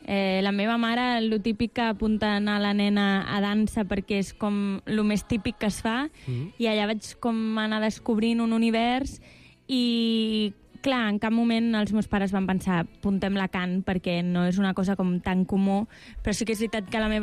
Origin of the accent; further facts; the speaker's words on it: Tarragona, Catalonia, Spain; jo sóc de Tarragona i em vaig formar en una escola de dansa de Tarragona